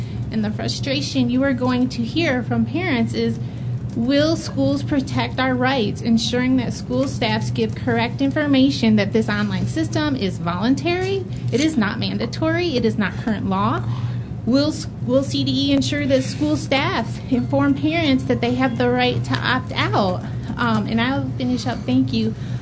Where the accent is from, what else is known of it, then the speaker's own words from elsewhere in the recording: United States; I'm a parent from Douglas County